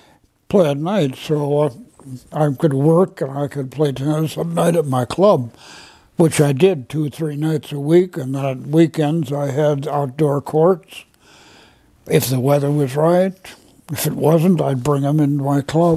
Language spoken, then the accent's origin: English; Whitefish Bay, Wisconsin, United States; I lived in a suburb of Milwaukee, Whitefish Bay.